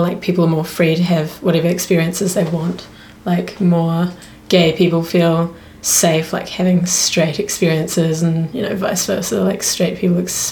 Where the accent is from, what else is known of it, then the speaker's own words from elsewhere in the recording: Invercargill, Southland, New Zealand; I grew up in Invercargill, which is very rural, very conservative as a whole.